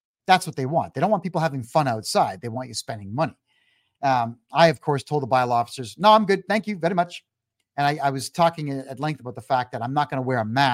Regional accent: Mississauga, Ontario, Canada; Now, in my hometown of Mississauga, they've got what's called corporate security.

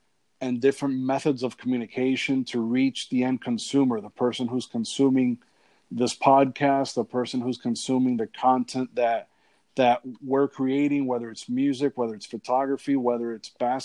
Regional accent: Hialeah, Florida, United States; Like we talked, I grew up in Hialeah, so that was pretty much where I stayed.

